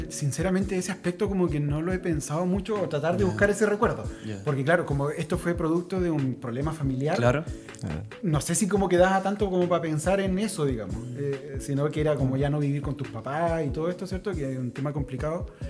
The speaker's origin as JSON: {"language": "Spanish", "town": "Chiloé", "region": "Los Lagos", "country": "Chile", "tie": "born or raised there", "also_born_or_lived": "Puerto Montt", "said": "si el ser de algún lugar fuera donde uno nació, yo nací en Puerto Montt. Luego, por temas familiares, ¿cierto? Por la separación de mis papás, yo me fui a vivir a Chiloé. A los 8 años"}